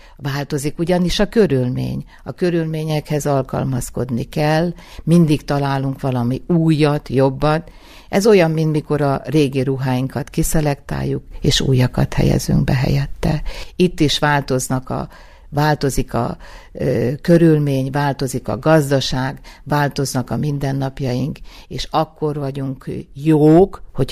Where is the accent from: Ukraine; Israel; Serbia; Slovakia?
Serbia; Vojvodina; Például én Vajdaságból jöttem